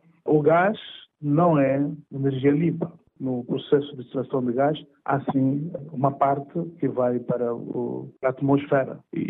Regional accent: Mozambique; Então, como moçambicano, eu gostaria que houvesse, sim, uma exploração de hidrocarbonetos

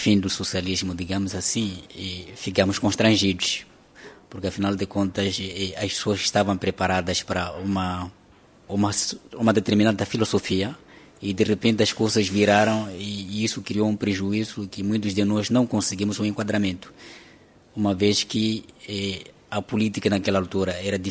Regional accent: Mozambique; also born or lived in Germany; E nós, quando saímos de Moçambique e para, portanto, a Alemanha, o objetivo era ir aprender do socialismo e vir implementar, portanto, cá em Moçambique.

